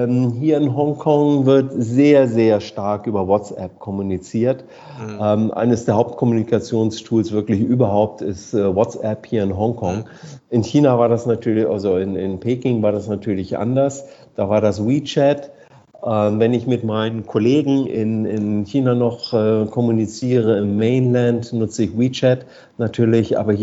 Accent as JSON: {"language": "German", "region": "Hamburg", "country": "Germany", "lives_now": "Hong Kong", "said": "für mich als Hamburger"}